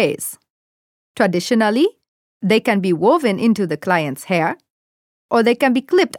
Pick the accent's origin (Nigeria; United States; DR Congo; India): DR Congo; English is a second language; now in Vienna, Austria; I'm from Zaire originally, but I lived here for 17 years.